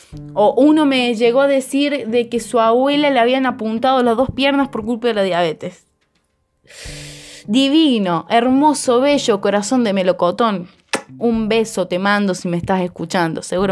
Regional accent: Córdoba, Argentina; porque ya que estoy en Córdoba, soy cordobesa

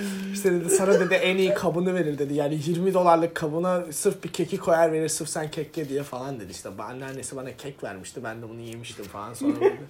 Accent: Adana, Turkey; I am from Adana, and my dad's a chef. He's making kebabs. So I grew up with the famous...

